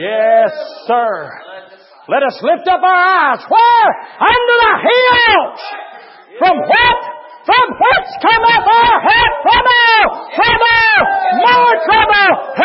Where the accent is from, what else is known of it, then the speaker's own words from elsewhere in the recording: Kentucky, United States; Hey, God, you can tell I'm from Eastern Kentucky.